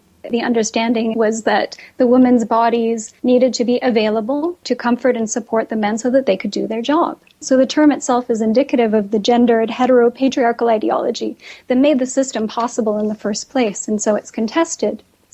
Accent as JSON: {"language": "English", "country": "Canada", "tie": "born or raised there", "also_born_or_lived": "Japan", "moved": "as an adult", "said": "I was born and raised in Canada, and after I did my bachelor's degree, I went overseas. I took a teaching job in Japan. This was in 1998."}